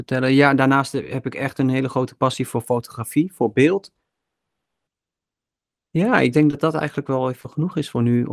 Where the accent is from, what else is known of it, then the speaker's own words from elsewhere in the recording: Almere, Flevoland, Netherlands; born there; now in Almelo, Netherlands; Ik ben 36 jaar. Ik kom oorspronkelijk uit, of ik ben geboren in Almere en ik ben woonzaam in Almelo met mijn gezin.